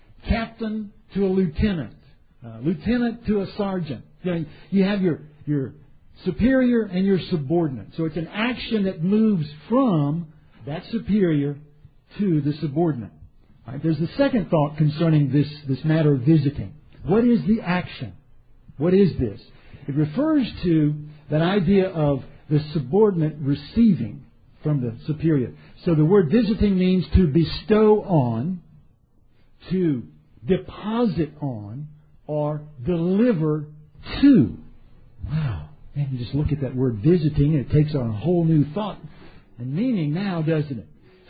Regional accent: Baton Rouge, Louisiana, United States; Now, I'm from the South. I was born in Baton Rouge, Louisiana, grew up in the South

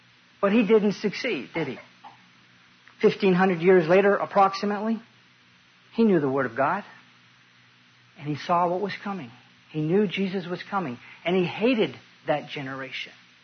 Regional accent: Nashville, Tennessee, United States; We're from Nashville.

